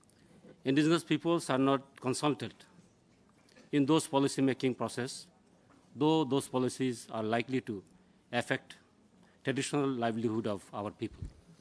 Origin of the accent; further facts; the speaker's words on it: Chittagong Division, Bangladesh; I am indigenous Juma from Chittagong Hill Tracts of Bangladesh.